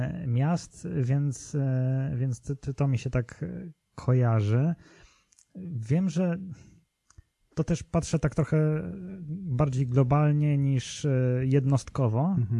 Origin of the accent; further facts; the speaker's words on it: Warsaw, Masovian Voivodeship, Poland; ja się wychowałem na Pradze praktycznie całe życie, więc mógłbym w swoim czasie powiedzieć, że nie wiem, że niebezpieczna okolica, nie? Która jest średnio tak ogarniana.